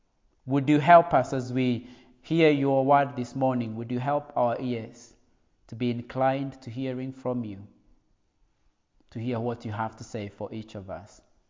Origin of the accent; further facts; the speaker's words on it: Kenya; moved away as an adult; now in United Kingdom; So I come from a tribe called the Kikuyu or the Gikoyo people of Kenya. I grew up in Kenya until I was around 24. I moved to the UK later on. So Kenya still is my home. I've got the privilege of being British as well. So I'm a dual citizen.